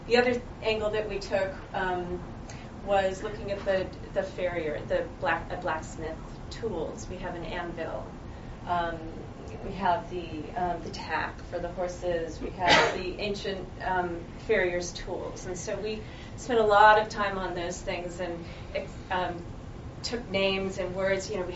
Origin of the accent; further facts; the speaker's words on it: United States; I'm American. I speak English. So let's have this be English.